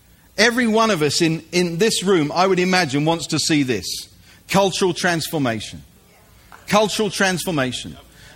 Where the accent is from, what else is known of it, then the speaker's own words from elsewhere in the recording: United Kingdom; I'm a Brit and I read the Apostles' Creed all my life.